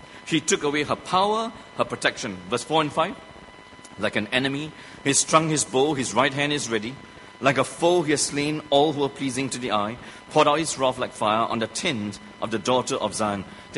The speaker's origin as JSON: {"language": "English", "region": "Negeri Sembilan", "country": "Malaysia", "tie": "born or raised there", "said": "That a monkey jumped into a home, right, in Seremban, which is not far from my hometown"}